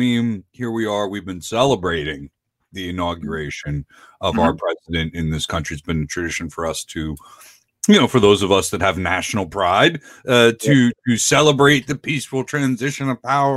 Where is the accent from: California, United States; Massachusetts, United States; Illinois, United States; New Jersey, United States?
New Jersey, United States; particularly in North New Jersey, my home state.